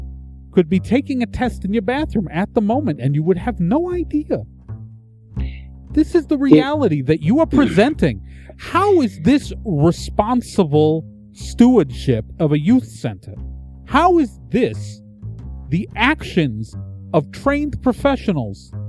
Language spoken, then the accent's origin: English; New Jersey, United States; I think you should keep in mind, I'm from New Jersey.